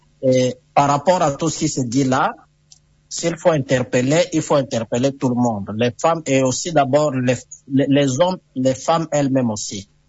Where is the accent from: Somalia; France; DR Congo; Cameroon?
DR Congo; c'est chez nous, en République démocratique du Congo